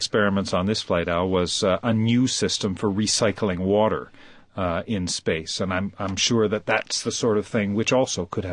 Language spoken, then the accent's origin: English; Canada; watching the first Canadian astronaut going into space as a Canadian in Canada